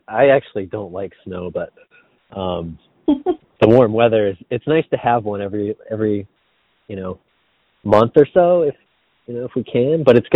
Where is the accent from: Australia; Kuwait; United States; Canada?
United States; New England; I know. I don't know where it comes from, because I'm from New England. We're not optimistic people.